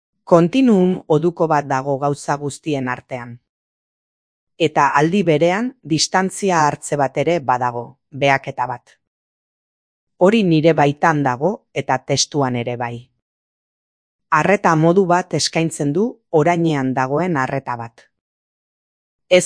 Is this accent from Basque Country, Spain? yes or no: yes; Lasarte-Oria, Basque Country, Spain; nire haurtzarotik etortzen ziren irudi batzuk, Lasarteko urte batzuk, hemen oraindik udalik ez zegoenekoak.